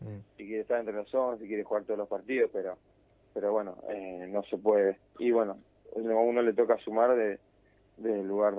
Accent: Merlo, Buenos Aires Province, Argentina; y yo soy de Merlo

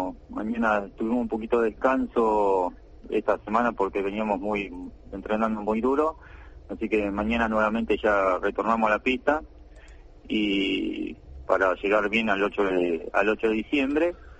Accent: Tandil, Buenos Aires Province, Argentina; now in Mar del Plata, Argentina; el de Tandil, donde es mi ciudad natal, y que es donde yo actualmente represento, más allá de que yo vivo acá en Mar del Plata

